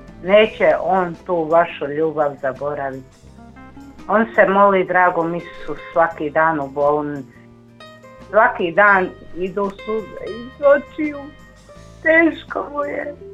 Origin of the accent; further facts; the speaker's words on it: Rama, Federation of Bosnia and Herzegovina, Bosnia & Herzegovina; i iz Rame sam i divim se svetom zemljom, svetom grudom.